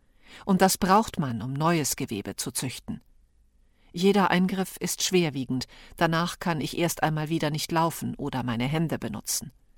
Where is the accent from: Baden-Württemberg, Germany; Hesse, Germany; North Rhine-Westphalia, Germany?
Hesse, Germany; also born or lived in Morocco; Ich bin 40 Jahre alt, in Marokko geboren und in einer Kleinstadt in Hessen aufgewachsen. Meine Eltern sind beide Berber aus Nador in Marokko.